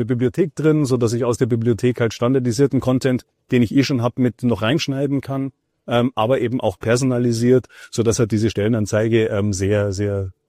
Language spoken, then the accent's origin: German; Bavaria, Germany; vielleicht merkst du, dass ich mich sehr gerade bemühe, Hochdeutsch zu reden. Ich bin Bayer